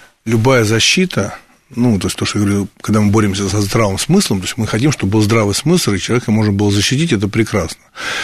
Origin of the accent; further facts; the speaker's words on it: Moscow, Russia; я русский, православный, коренной москвич